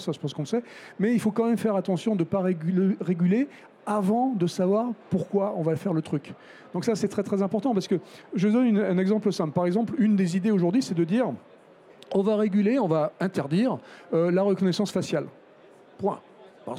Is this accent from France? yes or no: yes; France; en tant que Français franchouillard de base